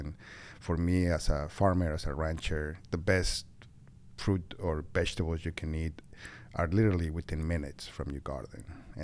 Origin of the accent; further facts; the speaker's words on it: Mexico; English is a second language; now in United States; I grew up in Mexico.